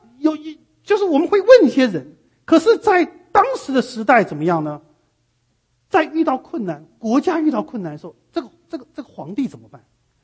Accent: Taiwan; 有多少时候我从台湾来的，这在台湾来讲根本很普通的事情，

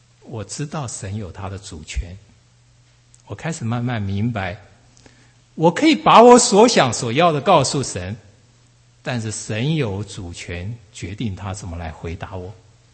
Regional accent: Taiwan; 我从台湾来，所以我们以前小时候常常出去玩，就是去庙里头看啊怎么样，

